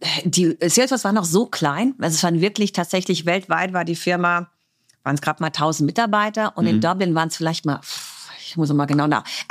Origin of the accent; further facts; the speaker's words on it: Heidelberg, Baden-Württemberg, Germany; Also ich bin Heidelbergerin, bin in Heidelberg geboren, habe sehr internationalen Background. Meine Mutter ist aus Portugal, mein Vater ist aus Österreich.